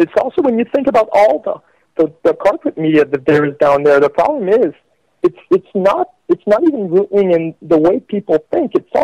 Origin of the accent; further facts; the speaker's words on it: Quebec, Canada; English is a second language; I'm from Quebec, Canada, which makes me a French. So I might have some problems speaking English with you guys tonight.